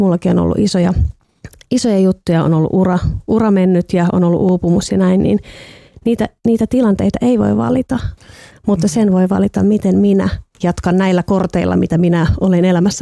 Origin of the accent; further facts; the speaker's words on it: Ostrobothnia, Finland; itse kun mä oon Pohjanmaalta kotoisin, niin meillä on vain Jouppilan vuori, joka on sisään pieni nyppylä